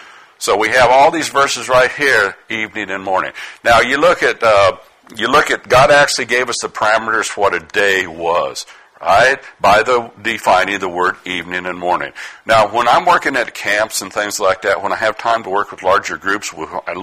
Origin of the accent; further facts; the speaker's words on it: Utah, United States; also born or lived in Colorado; I grew up in Utah and a kid in western Colorado